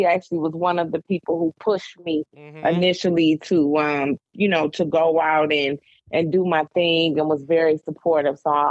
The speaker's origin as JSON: {"language": "English", "town": "Detroit", "region": "Michigan", "country": "United States", "tie": "born or raised there", "said": "Growing up in Detroit, it just was something that I would use to get through tough times."}